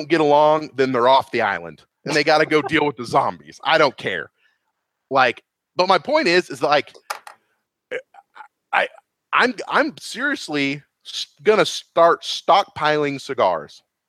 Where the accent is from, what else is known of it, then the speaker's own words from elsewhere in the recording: Clinton, Missouri, United States; there's more people in my hometown of Clinton, Missouri, which is nothing.